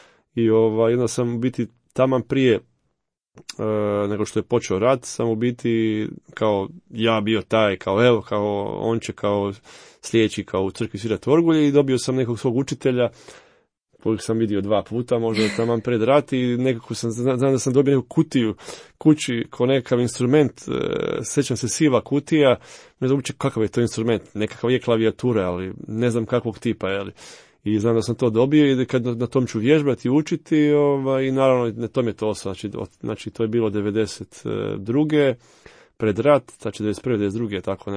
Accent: Zagreb, City of Zagreb, Croatia; odrastao sam u Zagrebu

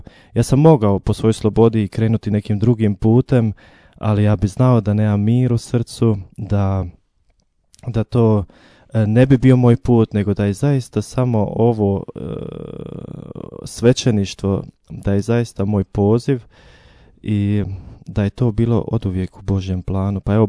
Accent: Basel, Basel-Stadt, Switzerland; now in Zagreb, Croatia; Uskoro ću napuniti u ovoj godini 30 godina. Inače, sam rođen i odrastao u Švicarskoj, u Bazelu. I moji su rodom iz Tomislavgrada, iz Hercegovine.

